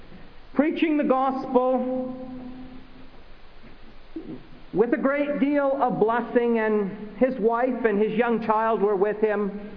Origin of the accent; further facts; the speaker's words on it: Canada; When I was growing up in Canada